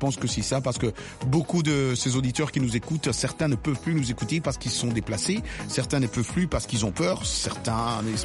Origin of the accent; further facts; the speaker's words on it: Bukavu, South Kivu, DR Congo; dans mon pays d'origine, à l'est de la RDC, à Goma, plus précisément à Bukavu